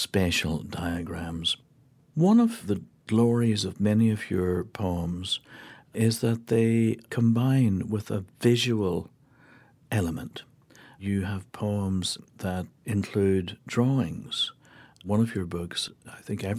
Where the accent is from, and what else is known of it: Ireland; accent: Irish